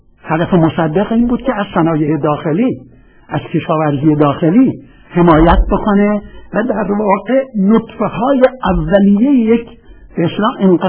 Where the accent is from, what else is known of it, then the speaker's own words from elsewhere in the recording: Iran; من اهل ایران هستم و میخواستم مثال ایران رو براتون بذارم.